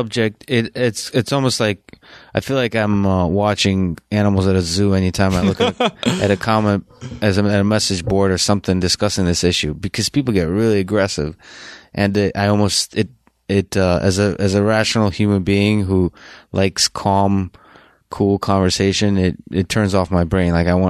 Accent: Russia; Like when I grew up in Russia, it's more common to just argue and yell with your family about politics.

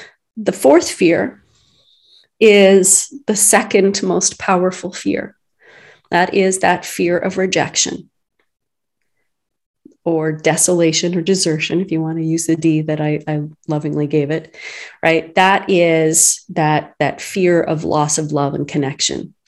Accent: Canada; As a Canadian

